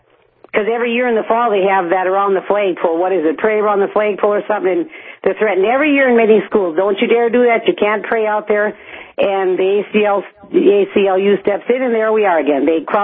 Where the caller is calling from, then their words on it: Bismarck, North Dakota, United States; Good morning. I'm calling from Bismarck.